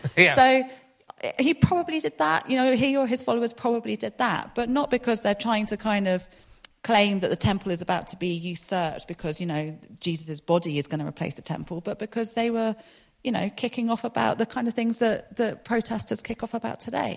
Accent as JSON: {"language": "English", "region": "London", "country": "United Kingdom", "tie": "born or raised there", "lives_now": "Exeter, United Kingdom", "said": "I grew up in London"}